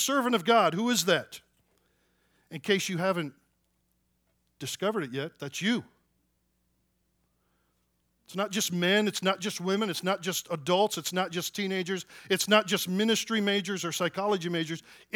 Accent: Dallas, Texas, United States; I said, well, I'm from Dallas. I'm the president of Dallas Christian College.

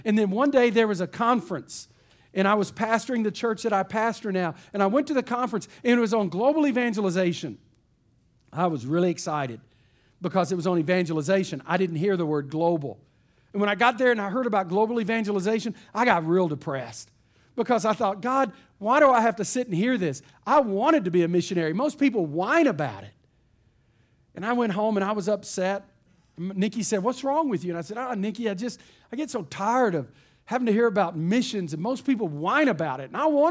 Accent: Texas, United States; because I'm from East Texas and I'm a Baptist.

